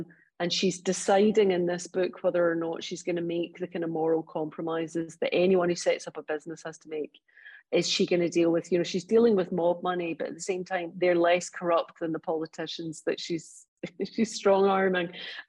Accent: Paris, Île-de-France, France; I grew up in Paris where racial divides were very different.

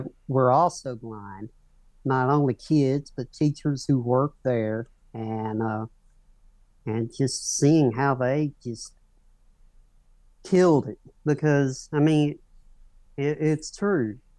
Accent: Henryville, Indiana, United States; I'm from southern Indiana. I'm from Henryville, Indiana, which is just a small town about 20 miles away from Louisville, Kentucky, something like that.

